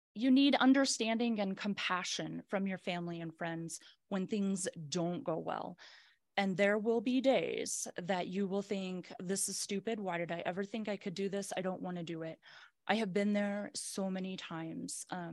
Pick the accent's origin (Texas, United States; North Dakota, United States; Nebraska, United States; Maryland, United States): Nebraska, United States; In Nebraska, I'm from Nebraska.